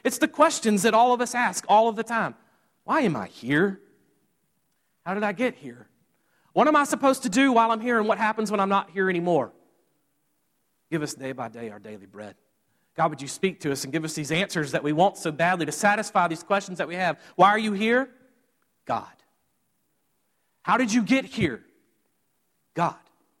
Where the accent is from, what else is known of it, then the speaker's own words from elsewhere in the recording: Mississippi, United States; I grew up in Mississippi, so this isn't a shock to some of you from Pennsylvania, but I was barefooted everywhere.